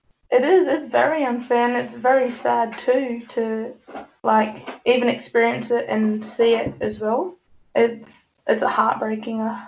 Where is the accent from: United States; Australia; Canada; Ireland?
Australia; Koonibba, South Australia; I'm 25 years old. I grew up in Kuniba Mission, 50 or 40 k's out of Sejuna, west of Sejuna. My father is Greek and my mother's Aboriginal.